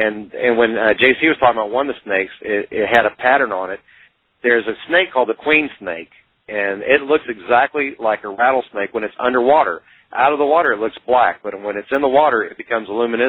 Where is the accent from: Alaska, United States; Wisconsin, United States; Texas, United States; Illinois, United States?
Texas, United States; Canyon Lake; I was at Canyon Lake in Texas area, which is my hometown, my home state area.